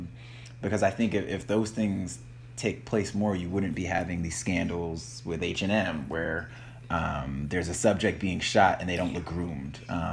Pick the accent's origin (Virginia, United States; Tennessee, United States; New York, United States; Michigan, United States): New York, United States; New York City; When I was younger, I grew up in Harlem, in the city